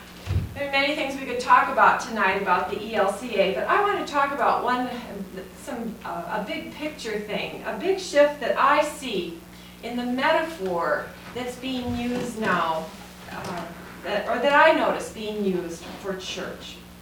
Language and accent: English; Minneapolis, Minnesota, United States; from Minneapolis, Minnesota.